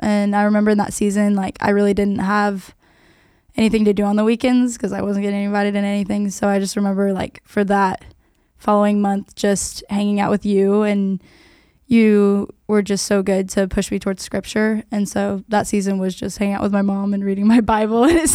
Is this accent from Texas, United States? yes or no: yes; Austin, Texas, United States; you know, we grew up in Austin.